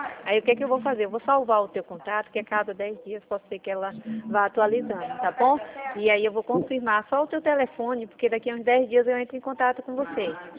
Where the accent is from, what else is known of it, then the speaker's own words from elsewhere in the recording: São Paulo, Brazil; nós somos aqui de São Paulo